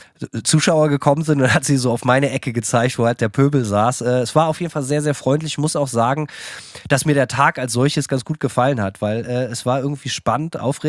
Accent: United States; Es ist halt einfach so, ich bin Amerikaner.

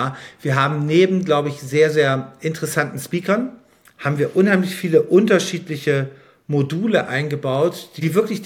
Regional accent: Bremen, Germany; moved away as an adult; now in Berlin, Germany; ich bin in Bremen aufgewachsen und zur Schule gegangen. Und dann bin ich nach dem Abi gleich nach Berlin gegangen

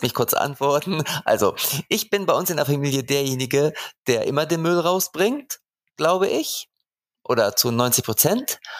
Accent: Hamburg, Germany; Ich sag Moin Moin, ne? Das sagt man nämlich als Hamburger.

